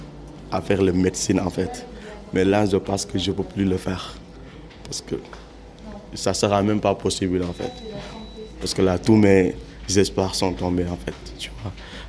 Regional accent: Mali; Du Mali. Je viens du Mali.

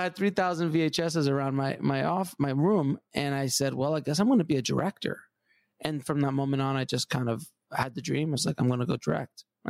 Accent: Queens, New York, United States; also born or lived in Fort Lauderdale, Florida; I was born in Florida, and I stayed there for about 2.5 years down in the Fort Lauderdale area, next to Miami. Then I was whisked away to New York, and I spent the next 7 years growing up in Queens. And Jamaica, Queens, to be exact.

